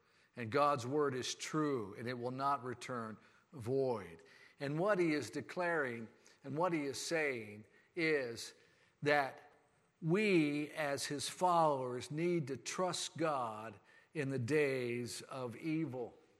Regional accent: United States; born there; I'm an American, born in this country, thankful for this country.

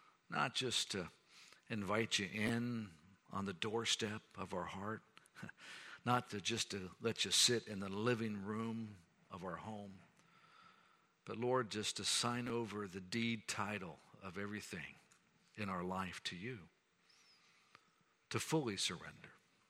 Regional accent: Jacksonville, Florida, United States; I was raised in Jacksonville, Florida.

